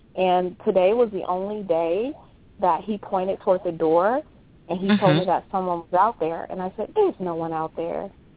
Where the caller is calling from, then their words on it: Chicago, Illinois, United States; Hi, Ms. Blue. … I'm calling from Chicago.